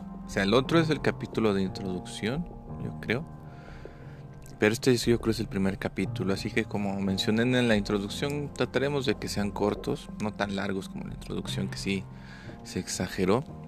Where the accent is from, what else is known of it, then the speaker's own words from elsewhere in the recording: Mexico; aquí en mi país, en México